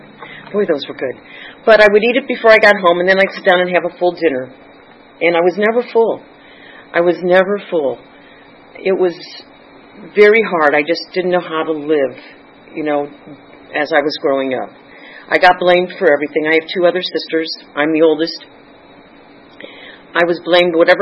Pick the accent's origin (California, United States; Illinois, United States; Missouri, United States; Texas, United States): Missouri, United States; St. Louis; born there; I was born in St. Louis